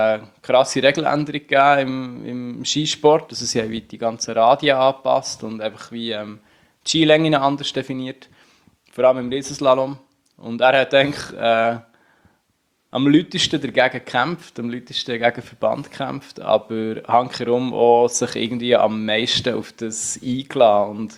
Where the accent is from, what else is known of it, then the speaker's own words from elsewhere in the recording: Unterseen, Bern, Switzerland; Ich bin Unterseen im Berner Oberland aufgewachsen und da sind halt Berge nicht weit weg.